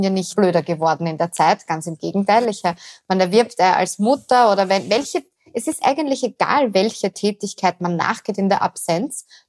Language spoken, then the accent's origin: German; Vienna, Austria; also born or lived in Tyrol; Also ich bin eine Wienerin. Ich betone das immer ganz gern, weil ich gerne Wienerin bin und hier von Herzen aufgewachsen bin. Habe allerdings sehr viele Jahre in Tirol verbracht, weil ich dort studiert habe.